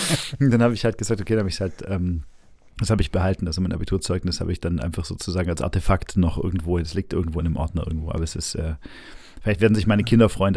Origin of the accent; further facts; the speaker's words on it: Stuttgart, Baden-Württemberg, Germany; Geboren bin ich in Stuttgart. Und dort haben meine Eltern mich sowohl gezeugt als auch am Anfang aufgezogen. Also meine frühe Kindheit bis zur Grundschule. Bis der ersten Klasse Grundschule ist in Stuttgart in Degerloch. Da kommt auch ein bisschen der schwäbische Einschlag, meine ich mal, doch auch durch.